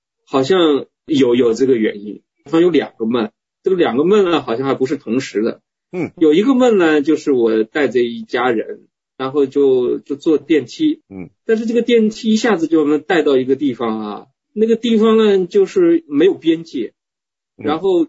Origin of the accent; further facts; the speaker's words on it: China; moved away as an adult; also born or lived in Shanghai; now in Canada; 从我们的老家内地到了上海，从上海到了加拿大，